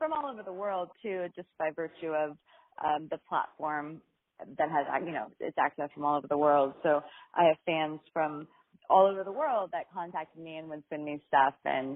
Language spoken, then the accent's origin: English; Texas, United States; now in New York, United States; I'm originally from Texas, although I live in New York and have for a while. I still have family local to the Austin area, and I grew up in Texas.